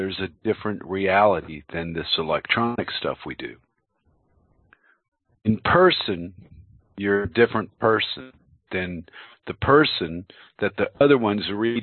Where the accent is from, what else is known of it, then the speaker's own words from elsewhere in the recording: United States; now in Denmark; What I was trying to get to is I'm an American. I live in Denmark without speaking the language here.